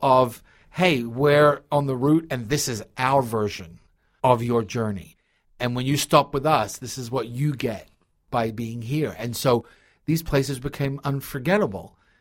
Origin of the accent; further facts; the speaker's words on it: Australia; now in United States; I mean, I grew up in Australia, but, I've been in America over 20 years.